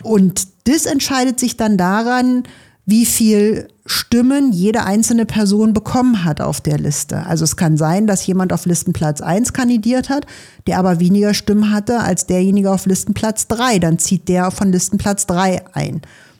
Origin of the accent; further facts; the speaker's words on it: Golm, Brandenburg, Germany; Wir wissen ja, dass 2003 Ortsteile eingemeindet wurden, wie zum Beispiel Golm, wo ich herkomme.